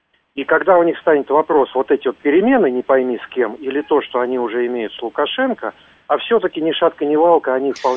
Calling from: Moscow, Russia

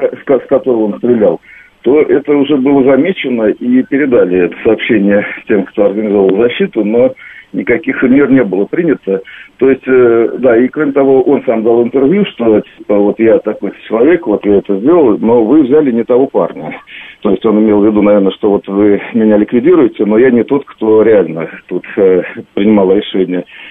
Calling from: Moscow, Russia; из Москвы.

